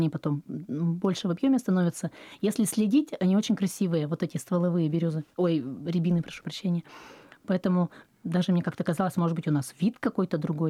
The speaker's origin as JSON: {"language": "Russian", "town": "Vyatskiye Polyany", "region": "Kirov Oblast", "country": "Russia", "tie": "born or raised there", "lives_now": "Kirov, Russia", "said": "я человек приезжий в Киров. Моя малая родина — это мои любимые Вятские поляны. Я приехала оттуда в далеком 97-м, поступили в наш педагогический институт."}